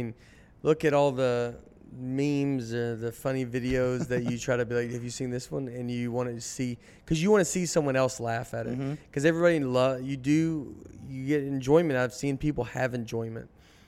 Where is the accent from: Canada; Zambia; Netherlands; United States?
United States; Nashville, Tennessee; I'm from Nashville. It's completely different than it was growing up.